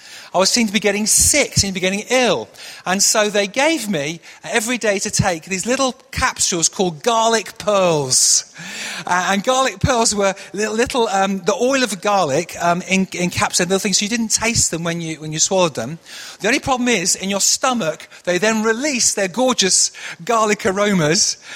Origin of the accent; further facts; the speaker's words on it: Manchester, North West England, United Kingdom; accent: northern; now in London, United Kingdom; I grew up in Manchester. Sometimes just a little bit of that northern twang comes out, but I made a big effort to drop my northern sound when I became a school teacher, because I was a school teacher down here in London